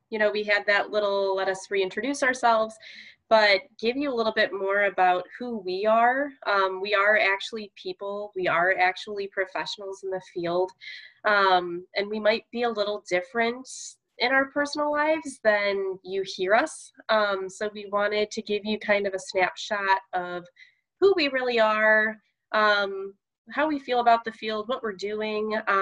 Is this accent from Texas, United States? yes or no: no; Chicago, Illinois, United States; Most of you know I'm from the Chicago area. Illinois has a great Parks and Recreation Association.